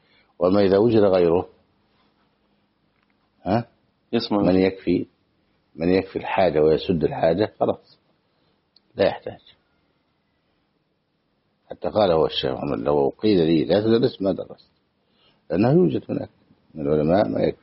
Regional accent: Egypt

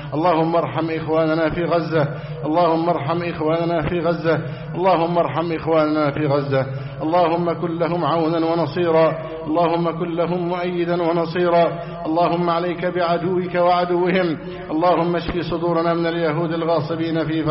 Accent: Egypt; اللهم احفظ بلدنا مصر أمنا أمانا سخاء رخاء وسائر بلاد المسلمين.

